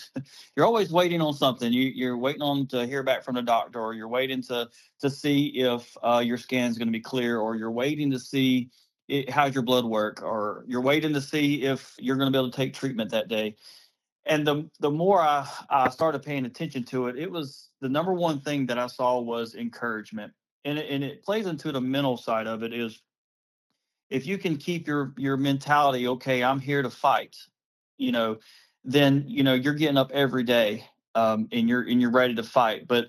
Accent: Dothan, Alabama, United States; I was born and raised here in Dothan. and I left for a little while, went to the Marine Corps, and I come back in 2010

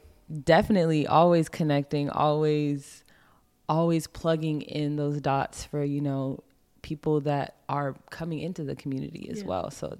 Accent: Florida, United States; now in Portland, United States; I'm from Florida originally.

